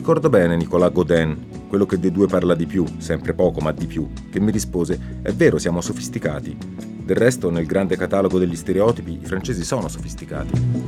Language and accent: Italian; Florence, Tuscany, Italy; Sulla sua lapide da fiorentino notai più che altro un'incisione che non suonava proprio come una poesia del buon